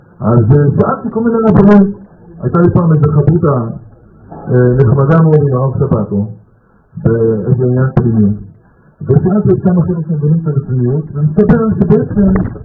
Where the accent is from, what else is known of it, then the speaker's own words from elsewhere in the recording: Kiryat Arba, West Bank, Palestine; אז גדלתי בקריית ארבע